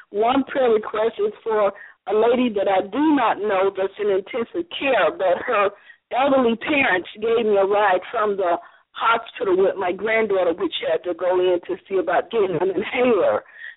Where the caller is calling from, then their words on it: Iowa, United States; I'm calling from Iowa